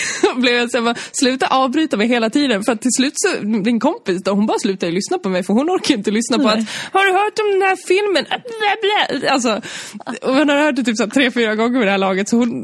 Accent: Dalarna County, Sweden; Jag kommer från Dalarna. Så det är obligatoriskt att spela fiol då, va? så jag spelade fiol.

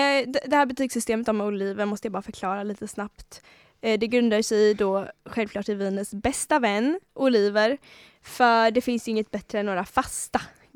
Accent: Sweden; born there; jag är ju så här halvasiat. Och asiater vet ju alla att, jag är ju född i Sverige

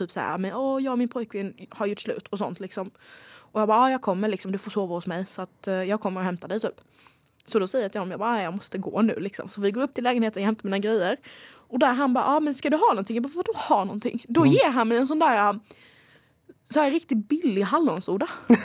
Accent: Canary Islands, Spain; Jag kommer från Gran Canaria.

